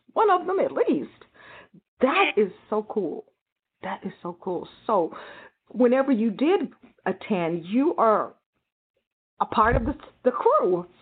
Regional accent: United States; as an American, that's what we do. It's part of what we do.

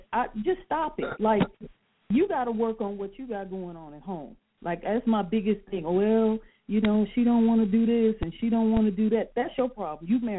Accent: West Coast, United States; And I'm from the West Coast, and that's the one thing that I just don't like about the South, especially the Deep South

